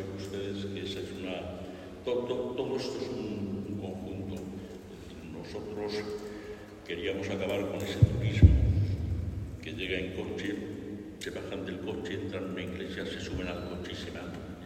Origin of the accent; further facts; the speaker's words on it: Béjar, Castile and León, Spain; Yo soy de Béjar y ahí hay una plaza de toros verdaderamente. Es el monumento más visitado de Béjar.